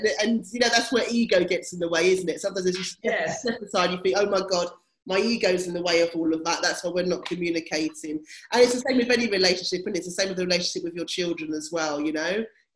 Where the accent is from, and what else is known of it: United Kingdom